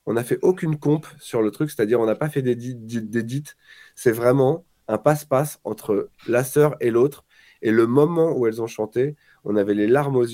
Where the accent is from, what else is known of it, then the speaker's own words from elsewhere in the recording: Paris, Île-de-France, France; c'est ma ville, Paris. Je suis né à Paris, élevé à Paris, c'est le sport de mes parents. Nous, on est une famille. Où mon père est immigré d'Istanbul, on est arménien d'origine.